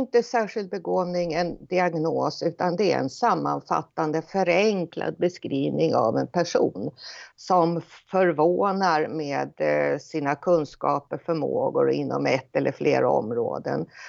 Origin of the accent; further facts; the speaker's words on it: Södertälje, Stockholm County, Sweden; kvinna på 69 och ett halvt. Jag är född och uppvuxen i Södertälje. Äldst av fem barn.